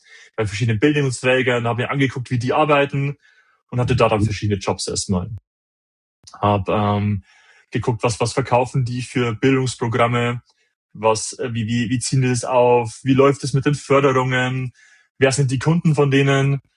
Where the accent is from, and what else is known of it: Regensburg, Bavaria, Germany